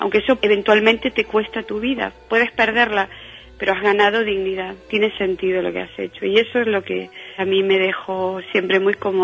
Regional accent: Argentina; Es una deuda con mi infancia en Argentina, un tema del que me había costado mucho escribir y hablar, que era mi infancia en la dictadura

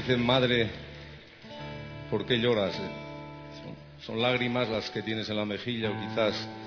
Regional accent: Basque Country, Spain; Vengo del País Vasco

